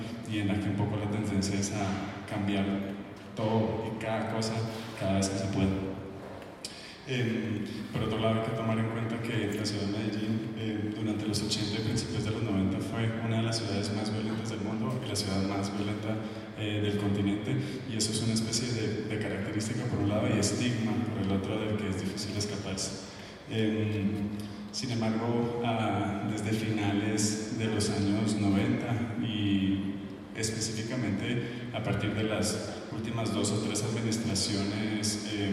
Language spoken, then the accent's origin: Spanish; Guatemala; en parte siendo guatemalteco